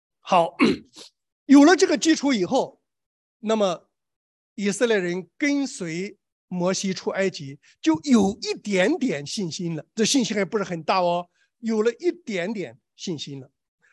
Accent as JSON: {"language": "Chinese", "country": "China", "tie": "born or raised there", "said": "原来我小的时候在中国啊"}